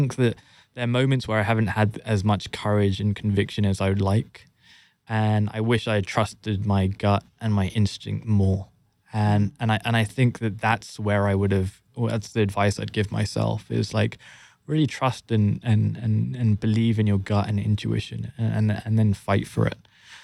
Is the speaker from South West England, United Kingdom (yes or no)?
no; London, United Kingdom; I, born and raised in London, as you can tell from the accent.